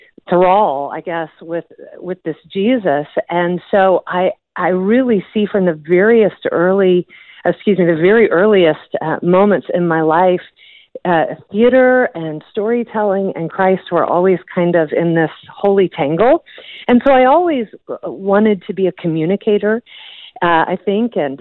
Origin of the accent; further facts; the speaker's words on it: Katy, Texas, United States; also born or lived in Houston; You know, from the earliest of ages, I was born in Houston and lived in Katy, Texas.